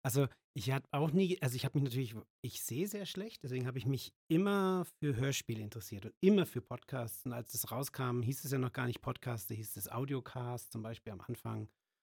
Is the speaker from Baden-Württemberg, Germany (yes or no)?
no; Ansbach, Bavaria, Germany; der lebt in Ansbach in meiner Heimatstadt, bei Nürnberg ist die.